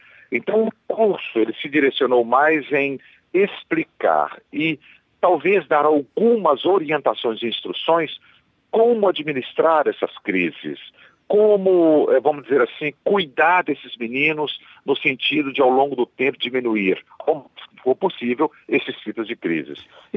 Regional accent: São João del Rei, Minas Gerais, Brazil; also born or lived in Germany; eu sou mineiro, sou de São João del Rei, terra do Tancredo.

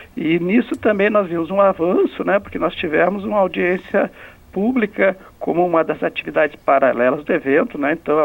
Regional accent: Santa Catarina, Brazil; Nós aqui, como catarinenses, tivemos essa honra

